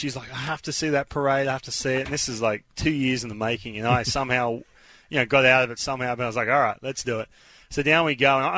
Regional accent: Australia; moved away; When I was 12, 13, when I was growing up in Australia, I grew up on the beach, right?

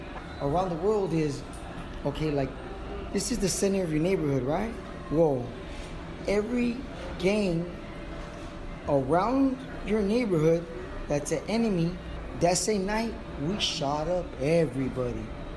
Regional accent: Los Angeles, California, United States; Hell no. I'm from East Los Angeles, baby.

